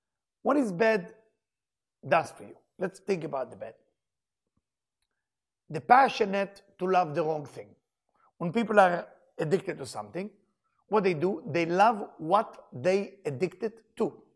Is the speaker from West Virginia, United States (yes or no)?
no; New York, United States; now in Florida, United States; So in the beginning, I was judging because I came from New York.